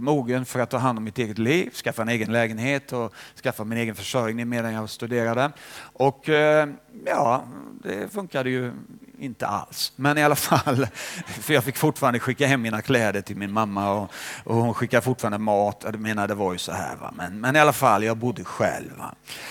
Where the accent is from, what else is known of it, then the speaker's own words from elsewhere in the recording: Småland, Sweden; Och jag växte upp i Småland. Och det, på ett sätt var det ju frikyrkobygd